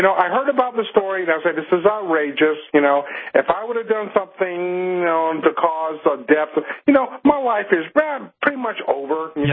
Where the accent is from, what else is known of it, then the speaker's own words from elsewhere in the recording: Los Angeles, California, United States; now in Georgia, United States; I'm from Los Angeles, so I'm monitoring that very closely.